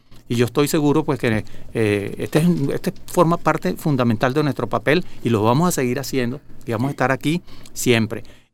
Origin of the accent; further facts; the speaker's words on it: Venezuela; nosotros como venezolanos, en esta situación que está viviendo el país